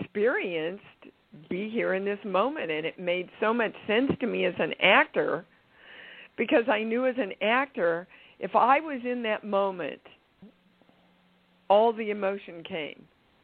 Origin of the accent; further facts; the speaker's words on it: Kansas, United States; I'm from Kansas and we didn't study Buddhism or any of that stuff. We were doing good if we could accept Jewish people back in Kansas.